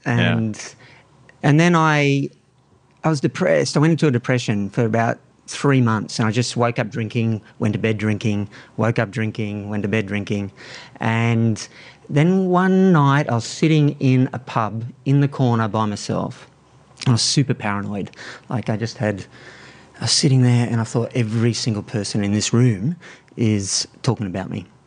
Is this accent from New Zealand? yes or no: no; Berry, New South Wales, Australia; I grew up in Berry on the south coast.